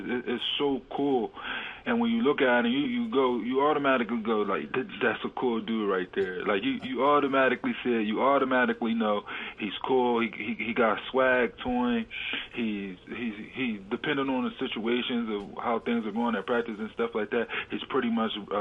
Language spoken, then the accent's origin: English; Philadelphia, Pennsylvania, United States; but you know, I'm from Philly. Philly will always be home.